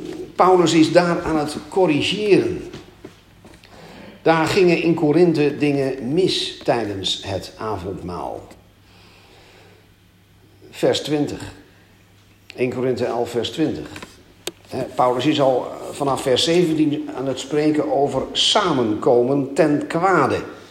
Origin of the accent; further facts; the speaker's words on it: Amsterdam, North Holland, Netherlands; Ik weet wel dat ik vroeger in het lokaal in Amsterdam, waar ik opgroeide